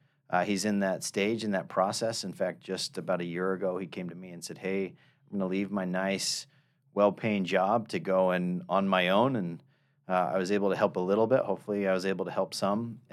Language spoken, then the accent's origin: English; Arizona, United States; He had a ceiling fan business in Arizona. Arizona's super hot. I'm from Arizona.